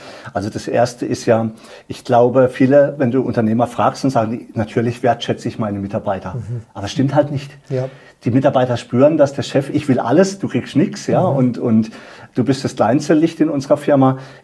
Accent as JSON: {"language": "German", "town": "Freiburg", "region": "Baden-Württemberg", "country": "Germany", "said": "ich bin aus Freiburg"}